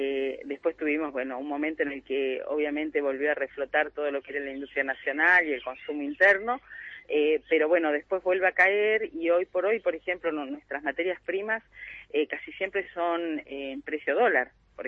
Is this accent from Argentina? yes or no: yes; Neuquén, Argentina; also born or lived in Brazil; now in Las Grutas, Argentina; Yo soy neuquina, viví en Brasil, volví a Neuquén y después ya empezamos a venir a hacer la temporada acá y hace 22 años que me vine a vivir